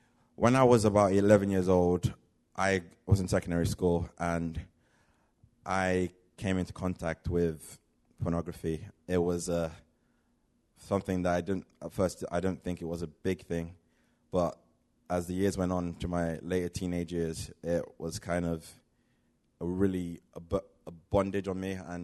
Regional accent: London, United Kingdom; also born or lived in Nigeria / South Africa; I'm 19 years old. So about my story, I was born in Nigeria, but I lived in South Africa for a few years, then raised from London from age six. I was raised in a typical Christian home.

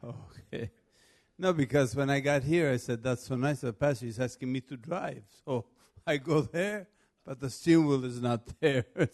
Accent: Canada; now in United Kingdom; I'm here in England. I grew up in Canada.

